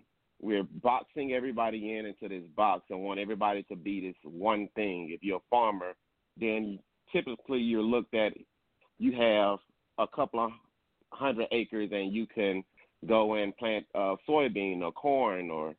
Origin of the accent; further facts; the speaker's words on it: Tuskegee, Alabama, United States; I grew up, born and raised in Tuskegee.